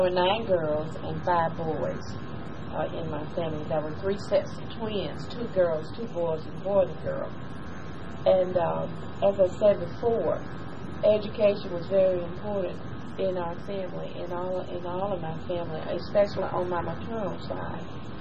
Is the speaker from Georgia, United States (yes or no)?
yes; Rockmart, Georgia, United States; from Rockmore, Georgia, Polk County. I'm about 45 miles west of Atlanta, Polk County.